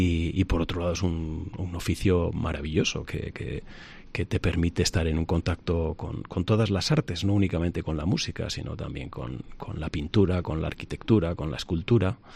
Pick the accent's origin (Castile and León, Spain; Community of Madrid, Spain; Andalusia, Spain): Castile and León, Spain; Hontoria del Pinar; Yo soy de Hontoria del Pinar